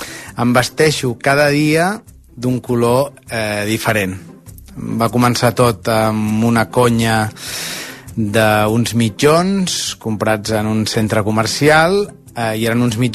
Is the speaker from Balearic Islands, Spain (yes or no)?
no; Barcelona, Catalonia, Spain; tinc 41 anys, sóc de Barcelona